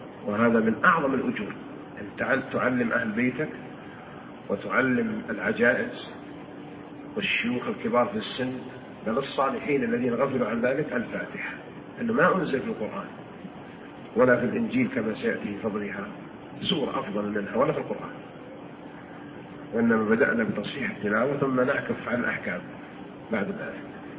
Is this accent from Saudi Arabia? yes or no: yes; Saudi Arabia; وهو شيخ القراء فيما أعلم عندنا في المملكة العربية السعودية